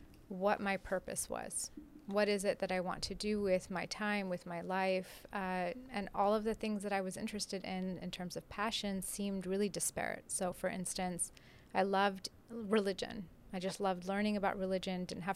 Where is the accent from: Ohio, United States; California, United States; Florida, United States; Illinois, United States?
California, United States; also born or lived in Damascus, Syria; I was born in Damascus. My parents moved to Southern California when I was just under 2 years old. I've been there ever since. Grew up as typical American Muslim